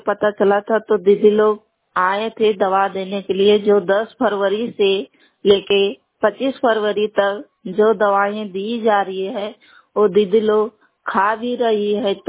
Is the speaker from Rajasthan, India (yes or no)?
no; Koderma, Jharkhand, India; मैं कोडरमा मोहलवानी से हूँ